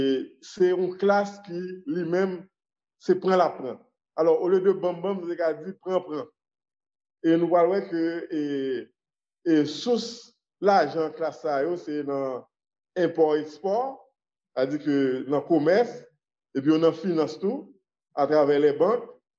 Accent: Pétion-Ville, Ouest, Haiti; nous venons de Pétionville.

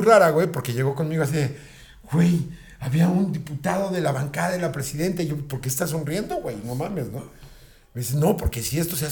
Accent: Mexico; soy un comediante mexicano

